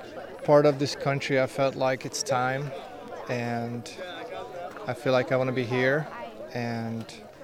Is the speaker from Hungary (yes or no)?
yes; Hungary; English is a second language; now in United States; I'm from Hungary.